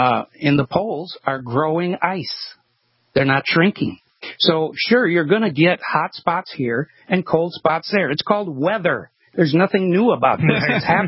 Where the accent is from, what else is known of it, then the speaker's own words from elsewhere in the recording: Minnesota, United States; I grew up in Minnesota, and we had extremely hot summers and extremely cold winters.